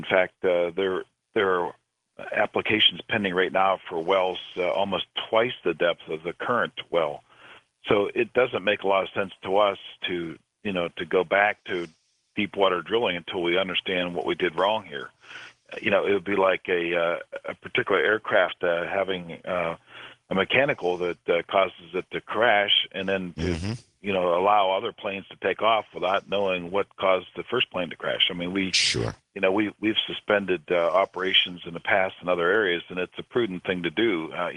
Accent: Pennsylvania, United States; it started in my home state of Pennsylvania many, many years ago with Drake's Well.

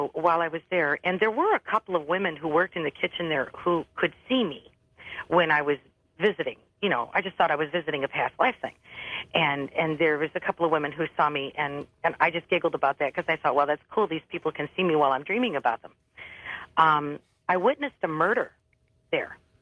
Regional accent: Michigan, United States; Now, I'm from Michigan. I've never even been through Georgia except to drive through

